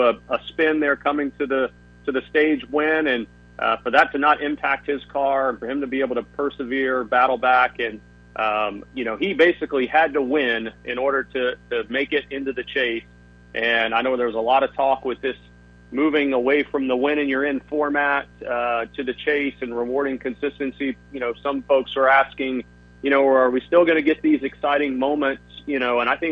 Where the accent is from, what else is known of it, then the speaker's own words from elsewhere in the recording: Mississippi, United States; where I grew up in Mississippi, it was dirt racing was, you know, local short track dirt racing really dominated